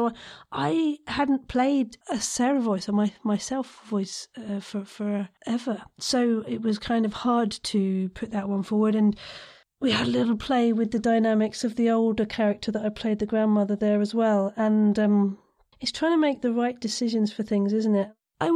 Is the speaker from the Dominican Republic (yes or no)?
no; United Kingdom; Being the Brit involved in such a wonderful production, I was perhaps there at different hours to them.